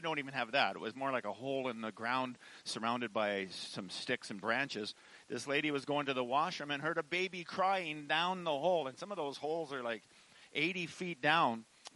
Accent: Canada; as a Canadian farm boy, you just never heard of things like that.

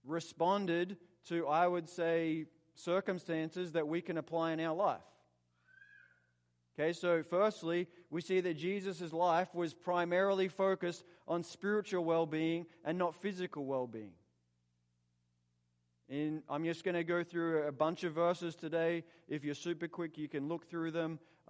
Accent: Australia; As an Australian, we can't walk on water. Australians don't walk on water.

